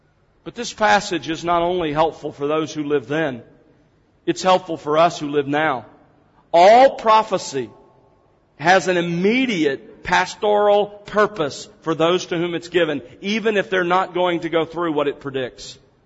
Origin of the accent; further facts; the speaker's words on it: Gulf Coast, United States; now in Dallas, United States; I grew up on the Gulf Coast of the South U.S., and we had thunderstorms that came in almost every afternoon off of the Gulf of Mexico during the summertime.